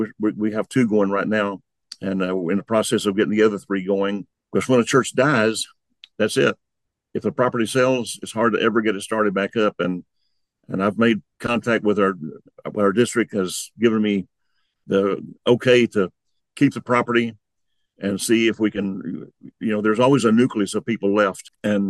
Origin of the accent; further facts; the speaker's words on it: Jayton, Texas, United States; I grew up in West Texas. I grew up in a town of 500 people, Jayton, Texas.